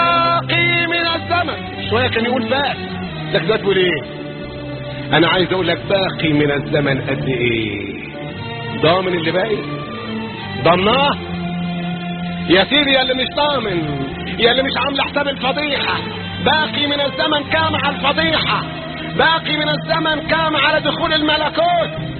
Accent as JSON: {"language": "Arabic", "region": "Upper Egypt", "country": "Egypt", "said": "احنا بحكم ان انا صعيدي وانتوا اغلبكم صعايده"}